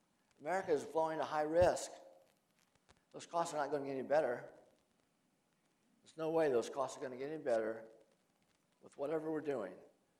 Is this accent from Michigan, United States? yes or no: yes; Michigan, United States; You know, I'm from Michigan.